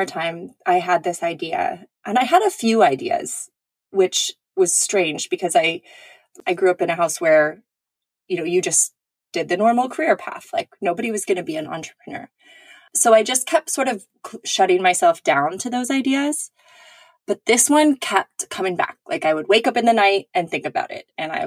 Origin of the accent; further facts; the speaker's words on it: California, United States; I grew up in California and was sort of always set onto a career path of have the job that gives you health benefits